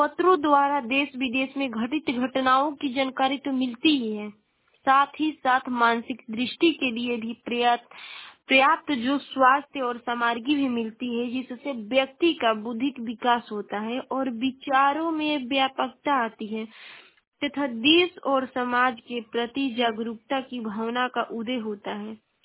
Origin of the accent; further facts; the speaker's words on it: Ballia, Uttar Pradesh, India; और मैं बलिया जिले की निवासी हूँ।